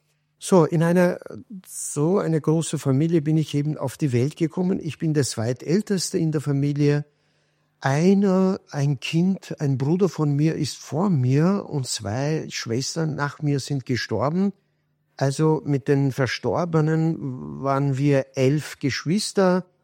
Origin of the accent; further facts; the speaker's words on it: Kahramanmaraş, Turkey; German is a second language; Ich komme aus Provinz Maraş in der Türkei. Diese Provinz ist so quasi bunt, ziemlich mit Kurden, Aleviten, Türken und so weiter.